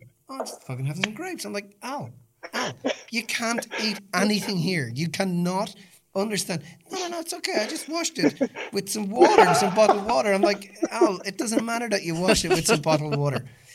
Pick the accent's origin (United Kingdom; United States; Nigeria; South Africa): South Africa; I'm from South Africa.